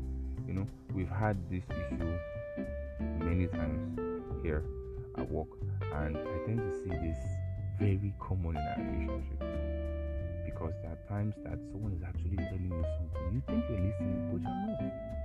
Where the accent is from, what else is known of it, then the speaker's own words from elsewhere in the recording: Nigeria; accent: Nigerian; I just behaved myself and humbled myself and spoke my Nigerian accent, and we got going.